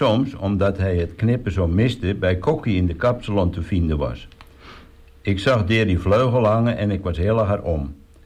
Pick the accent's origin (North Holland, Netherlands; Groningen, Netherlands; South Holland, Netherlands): North Holland, Netherlands; Amsterdam; born there; now in Texel, Netherlands; We zijn bijenmaal geboren in Amsterdam. Maar van daar zijn onze oude lui op een gegeven moment verhuisd naar Batuverdorp. We wouden er weg en zo kwamen we op Texel terecht.